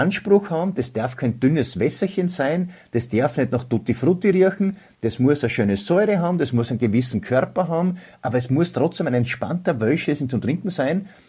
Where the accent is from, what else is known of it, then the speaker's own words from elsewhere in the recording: Köflach, Styria, Austria; Ich bin ja gebürtiger Köflacher. Also jeder, der weiß, wo das ist in der Weststeiermark.